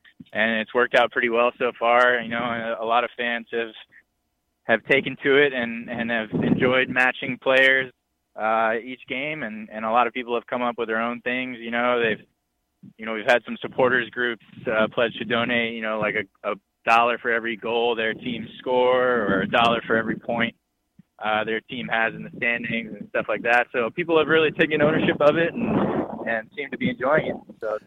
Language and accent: English; North Carolina, United States; obviously I'm from North Carolina